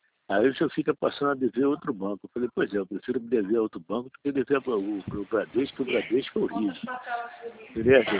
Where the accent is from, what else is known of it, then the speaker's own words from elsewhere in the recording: Rio de Janeiro, Brazil; now in Marataízes, Brazil; eu sou do Rio, mas eu moro em Marataízes.